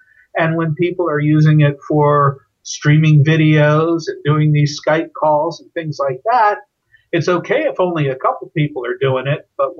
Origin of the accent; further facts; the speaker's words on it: Florida, United States; which was easy for us because we're from Florida.